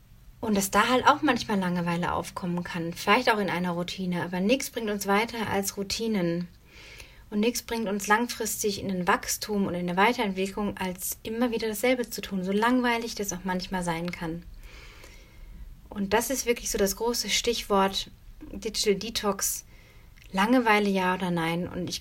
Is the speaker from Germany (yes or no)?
yes; North Rhine-Westphalia, Germany; ich bin auf dem Dorf aufgewachsen, in Nordrhein-Westfalen, habe auf dem Land gelebt.